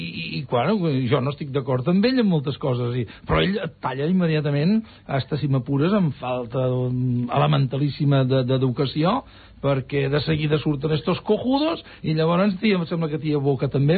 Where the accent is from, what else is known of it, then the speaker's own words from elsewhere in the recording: Catalonia, Spain; jo estava molt lluny de casa meva, esclar, jo soc de, com veieu, doncs soc de Catalunya, i allò era el Perú, i jo tinc una formació religiosa molt...